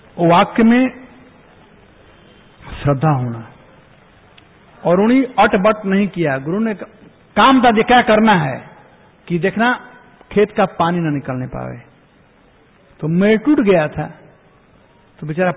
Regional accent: Bihar, India; हमारे यहां बिहार में कहते हैं

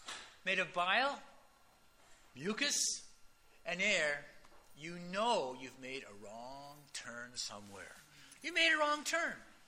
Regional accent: the West, United States; I grew up in the Western field in the U.S.

